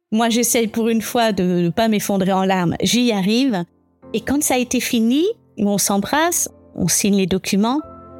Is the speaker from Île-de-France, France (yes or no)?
yes; Île-de-France, France; moved away; also born or lived in England / Germany; J'ai grandi dans cette banlieue parisienne. J'ai quitté la France pour aller en Angleterre, en Allemagne.